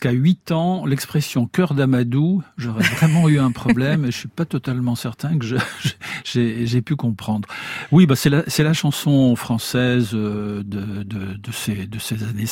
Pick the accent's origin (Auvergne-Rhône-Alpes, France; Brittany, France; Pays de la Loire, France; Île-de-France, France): Brittany, France; Pontivy; born there; je suis né à Pontivy, dans le Morbihan, là, on avait glissé un petit peu vers la mer, en l'occurrence vers la Trinité-sur-Mer